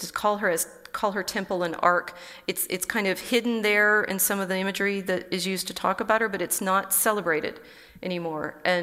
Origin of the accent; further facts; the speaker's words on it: Texas, United States; in the part of the country where I grew up in North Texas